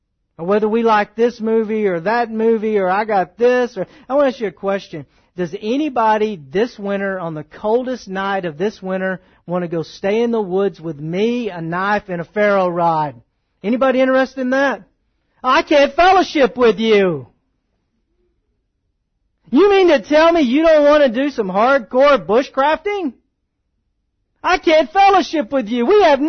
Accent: Texas, United States; I know I can talk about Texas. I grew up here. I grew up in the Bible Belt.

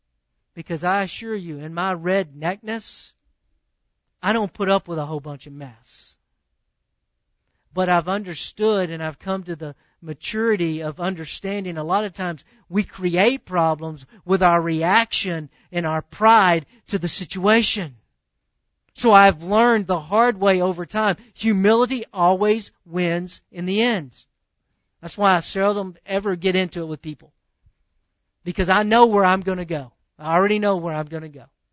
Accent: Texas, United States; Man, I'm from East Texas. You at least come to the door.

